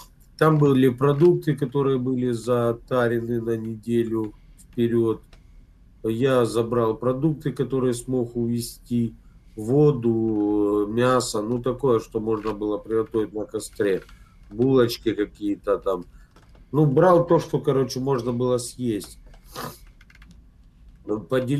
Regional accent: Mariupol, Donetsk Oblast, Ukraine; мені 39 років. Я уроженец города Мариуполя.

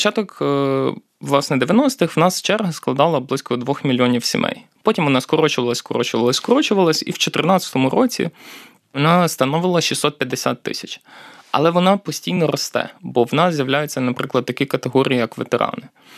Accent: Kalush, Ivano-Frankivsk Oblast, Ukraine; Скажімо, я родом з Калуша. Калуш – це індустріальне місто, в якому близько 60 тисяч населення.

